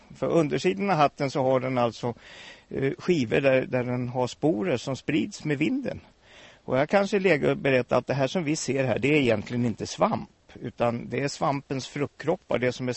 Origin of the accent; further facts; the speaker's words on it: Björnlunda, Södermanland, Sweden; när jag var liten, vi bodde i Björnlunda, så där kunde man komma ut i skogen